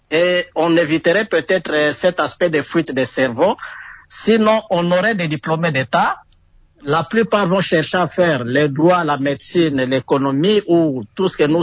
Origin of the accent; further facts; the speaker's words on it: DR Congo; chez nous, en République démocratique du Congo, nous avons des sérieux problèmes